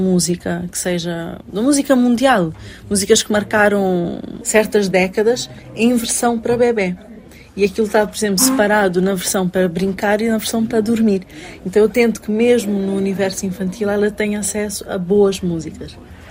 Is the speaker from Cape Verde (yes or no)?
yes; Cape Verde; Eu volto sempre para Cabo Verde. Vou para Cabo Verde. É família, é casa, é o mar. é o vento das ilhas. Eu vivi muito tempo fora, mas também vivi dentro. Nunca vivi um corte com Cabo Verde.